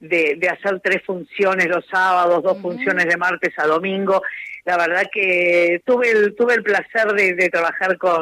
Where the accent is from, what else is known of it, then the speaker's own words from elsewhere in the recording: Buenos Aires, Argentina; porque yo soy del barrio de Flores